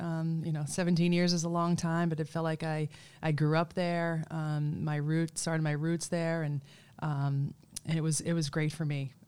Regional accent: Oxford, Massachusetts, United States; A small town just south of Worcester, Massachusetts, called Oxford.

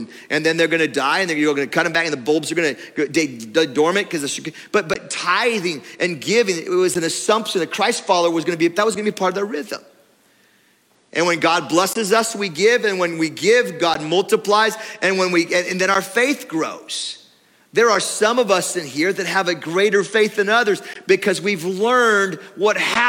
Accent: Oregon, United States; I grew up in Oregon, and in the springtime, the rhododendrons bloom and they fly.

